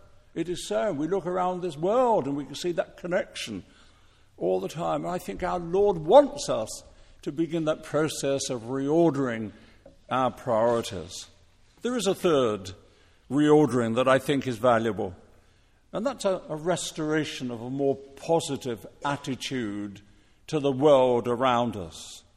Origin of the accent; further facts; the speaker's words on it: England, United Kingdom; I'm quite convinced, as an Englishman, that most of us Christians are not as positive as we should be